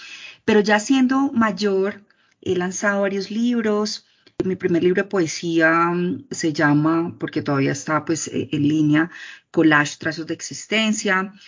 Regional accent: Popayán, Cauca, Colombia; No quiero decir mi edad en número, pero ya la van a pillar. Nací en Popayán, mi familia vivió muchos años en Popayán

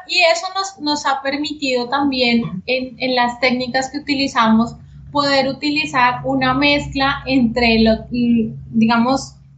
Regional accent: Yopal, Casanare, Colombia; born there; yo nací en Yopal, pero nuestra familia y hemos estado muy arraigada con la tierra, con el llano, con Casanare

